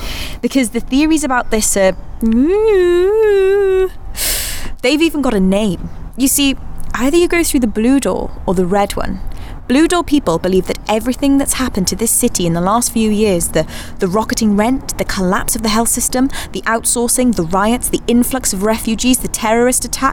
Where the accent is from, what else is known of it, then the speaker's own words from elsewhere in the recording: Wales, United Kingdom; She doesn't feel I'm Welsh enough to know.